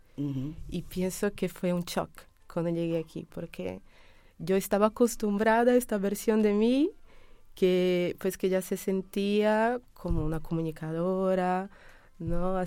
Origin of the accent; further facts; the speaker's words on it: Salvador, Bahia, Brazil; Spanish is a second language; Porque vengo de Brasil, ¿no? la historia ha empezado sí, hace mucho, ¿no? Tengo 37 años y soy brasileña de Salvador, Bahía.